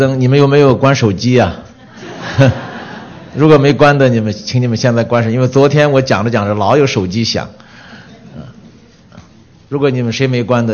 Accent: China; 我们中国人说是这个女娲造的。

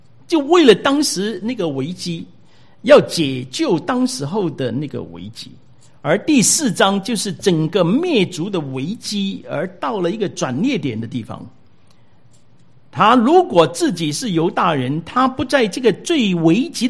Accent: China; 我们中国人呢，四处漂泊，我们四处为家，我们都是离开我们本土啊，来到这里。我们也因为种种的原因，那来到一个异地来居住。

